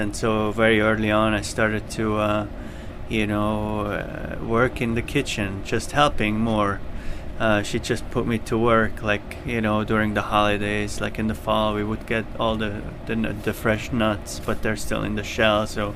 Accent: Zurich, Switzerland; I grew up in Zurich.

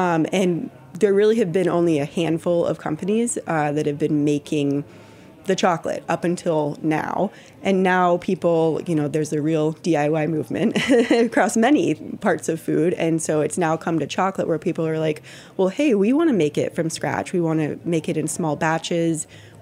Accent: Texas, United States; I'm from Texas. I just moved here 2.5 years ago.

